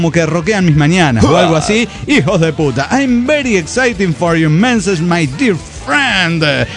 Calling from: Mexico City, Mexico; del Distrito Federal Mexicano.

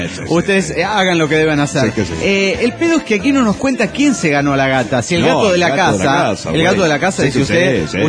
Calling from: Calchaquí, Santa Fe, Argentina; de Calchaquí, Santa Fe, Argentina.

